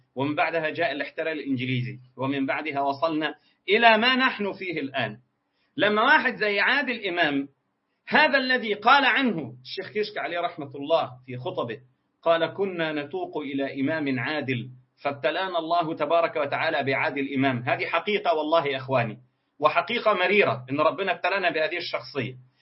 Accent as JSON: {"language": "Arabic", "region": "Ismailia Governorate", "country": "Egypt", "said": "نفس الصوره اللي تكررت يا ساده الكرام عندنا في مصر في محافظه اسمها الاسماعيليه"}